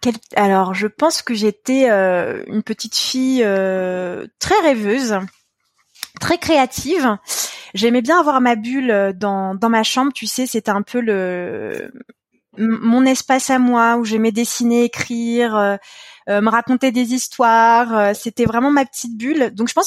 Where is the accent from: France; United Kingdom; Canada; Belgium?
France; Île-de-France; j'ai toujours grandi en région parisienne, dans le 91. Et en fait, j'ai pas vraiment bougé de là. Donc je suis très attachée à cette région parisienne.